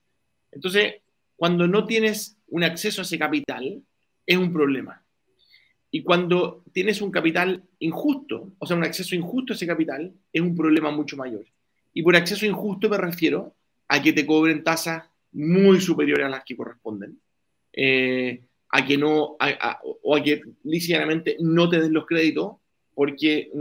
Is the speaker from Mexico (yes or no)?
no; United States; born there; Spanish is a second language; En Estados Unidos, yo nací en Estados Unidos, la mitad de mi familia es de Nueva York